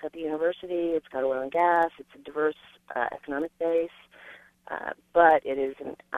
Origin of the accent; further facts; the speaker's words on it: Cortland, Kansas, United States; also born or lived in Hays; now in Shawnee, United States; I was raised in Republic County, which is on Highway 36, Cortland, in between Belleville and Mankato, and then moved to Hays and went to college there.